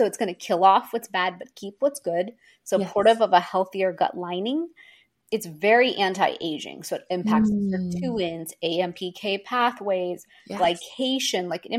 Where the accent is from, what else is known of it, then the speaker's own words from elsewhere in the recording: India; I am Indian.